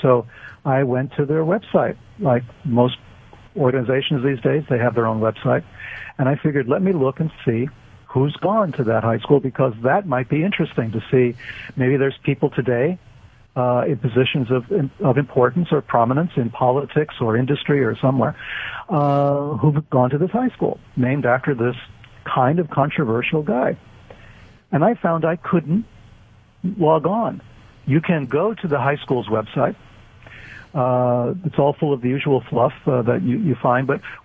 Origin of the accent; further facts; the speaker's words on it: New York City, New York, United States; even though I'm from New York City